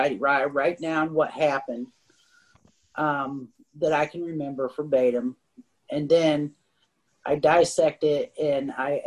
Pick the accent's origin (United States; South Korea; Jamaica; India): United States; North Carolina; from North Carolina, ACA.